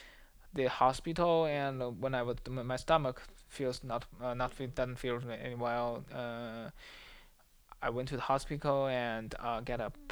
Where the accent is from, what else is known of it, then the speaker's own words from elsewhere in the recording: China; English is a second language; because I came from China, and it's totally different.